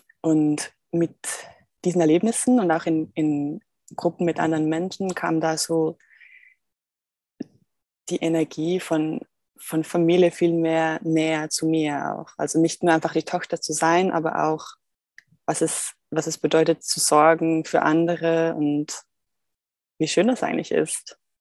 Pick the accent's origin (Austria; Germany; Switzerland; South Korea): Switzerland; now in Portugal; in Portugal eben, weil ich komme ja aus der Schweiz